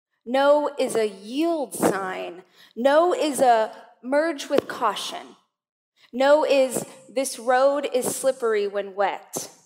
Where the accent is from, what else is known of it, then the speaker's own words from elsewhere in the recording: Weedpatch, California, United States; I grew up in Weed Patch.